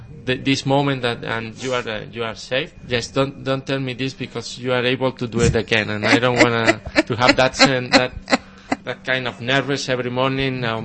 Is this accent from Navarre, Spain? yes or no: yes; Pamplona, Navarre, Spain; English is a second language; I'm from the north. I was born in Pamplona